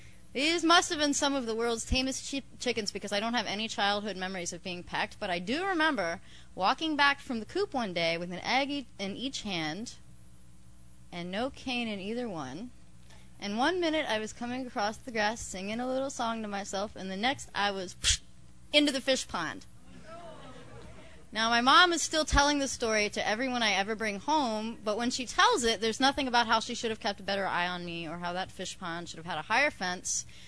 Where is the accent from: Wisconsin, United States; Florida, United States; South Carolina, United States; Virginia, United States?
Virginia, United States; I am originally from Virginia, and I came here a year and a half ago, and I'm really enjoying it.